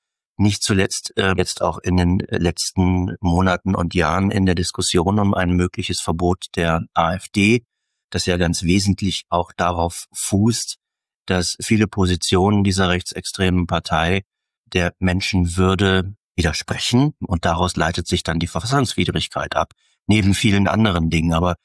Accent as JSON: {"language": "German", "region": "Lower Saxony", "country": "Germany", "tie": "born or raised there", "said": "Ich bin in Niedersachsen zur Schule gegangen"}